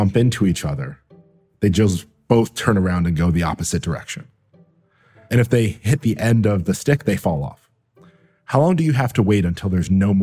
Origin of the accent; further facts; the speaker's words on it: Buffalo, New York, United States; So I grew up in Buffalo, New York, and my dad lived in Canada.